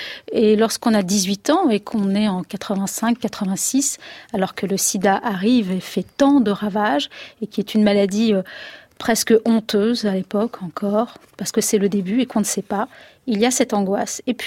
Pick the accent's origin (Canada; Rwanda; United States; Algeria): Algeria; moi je nais en 67. Ma mère accouche pour moi en France, mais en juillet et en septembre, j'arrive en Algérie. Donc moi je suis entièrement algérienne, mais bizarrement je suis algérienne par ma mère française.